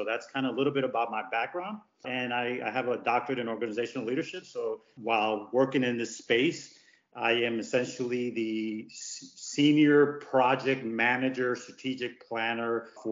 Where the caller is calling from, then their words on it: Tampa, Florida, United States; Beautiful, sunny Tampa Bay, Florida.